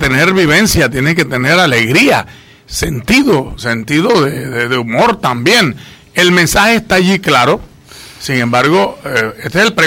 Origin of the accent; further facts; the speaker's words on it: Panama; Siendo panameños todos, yo quiero decirte que todos reclaman el contacto con las bases.